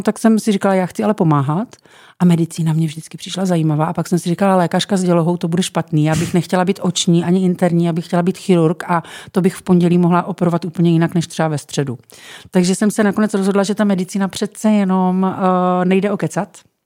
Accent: Brno, South Moravian Region, Czechia; když jsem teda Brňák, tak já tě tady vítám

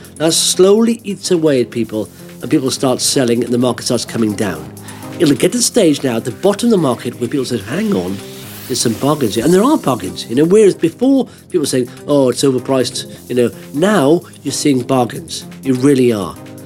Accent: Wales, United Kingdom; I'm from Wales

